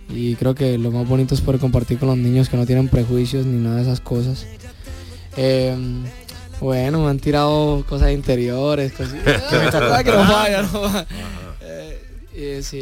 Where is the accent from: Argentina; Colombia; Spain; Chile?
Colombia; Antioquia; Tienen que ir a conocer, a comer comida paisa de mi tierra, y también sentir el carisma de las personas.